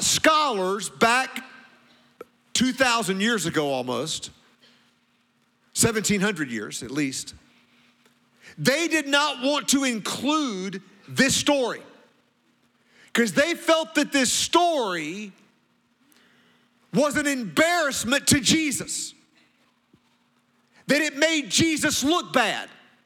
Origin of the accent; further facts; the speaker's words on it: Walkertown, North Carolina, United States; "I'm from Walkertown, North Carolina."